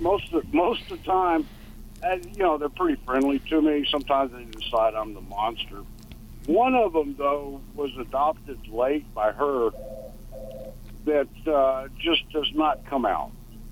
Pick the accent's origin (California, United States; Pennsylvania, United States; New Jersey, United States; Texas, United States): Texas, United States; Yeah, I am from Texas.